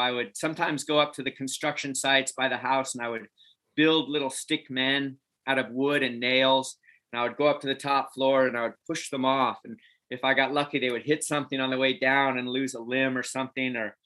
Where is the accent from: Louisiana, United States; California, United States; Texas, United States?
California, United States; Carmel; born there; I was born in Carmel, California, which is considered Northern California. It's up near San Francisco.